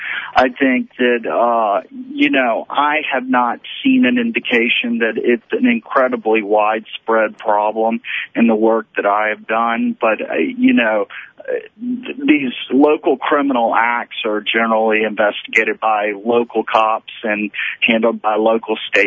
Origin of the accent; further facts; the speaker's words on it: Deep South, United States; Well, I grew up in the Deep South, and I think that, you know, when you grow up there and you see particularly the continuing economic disparities between blacks and whites